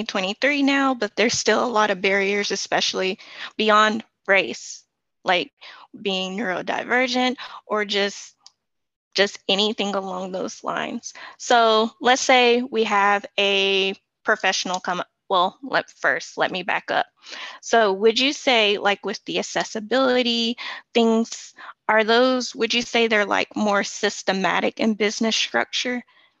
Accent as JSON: {"language": "English", "country": "United States", "said": "as being like an American, you're easily picked out overseas because they're going to hear it and be like, where are you from?"}